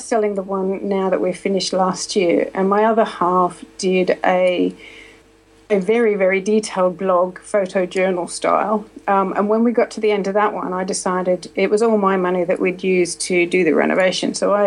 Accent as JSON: {"language": "English", "country": "Australia", "moved": "as an adult", "said": "So clearly name gives it away. I'm from Australia. I left Australia when I was 23. I'm now 41, so that's about 17 years ago."}